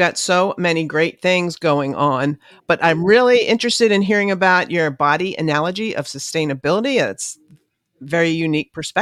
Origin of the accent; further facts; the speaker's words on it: United States; That's very interesting, especially to me being an American.